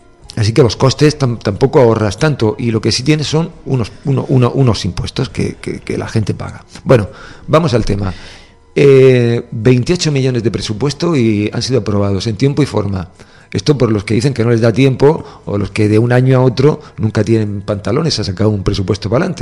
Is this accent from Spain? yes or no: yes; Andalusia, Spain; Nosotros que, somos almerienses, pero tenemos una zona a la que responder y por la que tenemos que atender informativamente, porque esta es nuestra zona, es nuestra tierra, el Levante almeriense.